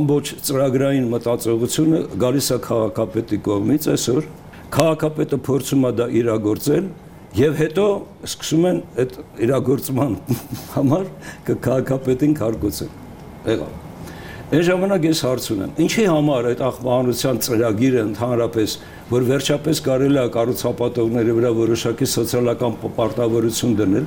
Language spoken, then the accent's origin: Armenian; Yerevan, Armenia; որպես Երևանցի